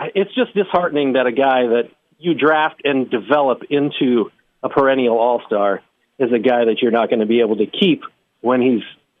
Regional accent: Muncie, Indiana, United States; But it is not true. 18 years in Muncie did not make me want to spend 4 more years in Muncie.

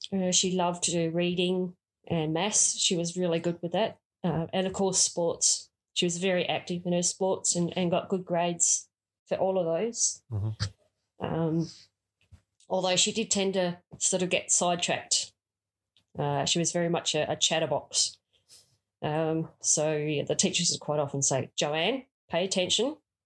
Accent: Campbelltown, South Australia, Australia; We grew up in Campbelltown of Adelaide. We lived in a little housing commission home.

